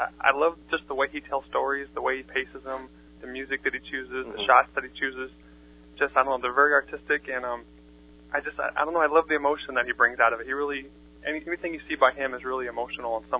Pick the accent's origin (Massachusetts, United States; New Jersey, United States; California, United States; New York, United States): California, United States; Rialto; also born or lived in Riverside; Southern California, mostly Rialto and Riverside.